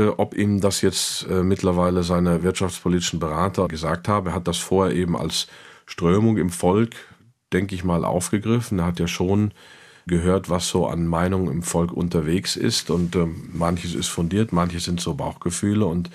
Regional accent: United States; als Amerikaner, weil ich prohibitiv hoch besteuert werde

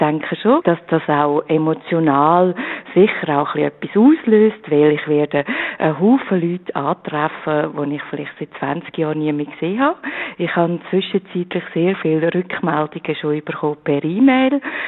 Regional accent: Switzerland; also mir ist als Schweizer herzlich willkommen in dieser Stadt.

